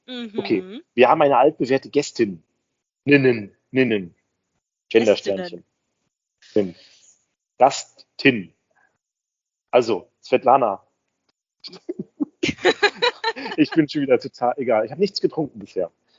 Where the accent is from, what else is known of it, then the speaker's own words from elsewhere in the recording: Germany; Als Deutscher im Schweizer Verband.